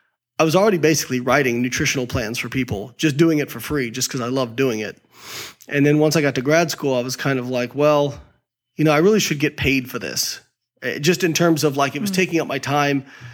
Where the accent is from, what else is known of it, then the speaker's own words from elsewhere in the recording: Indiana, United States; So I grew up in Southern Indiana from not big enough to be a big town, not small enough to be a small town